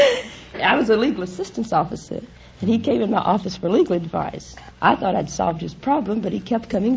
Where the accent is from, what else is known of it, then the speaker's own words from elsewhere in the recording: London, Kentucky, United States; London, Kentucky.